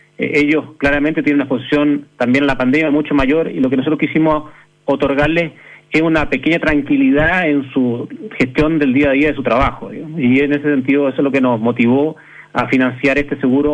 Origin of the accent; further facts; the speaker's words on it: Chile; como todo chileno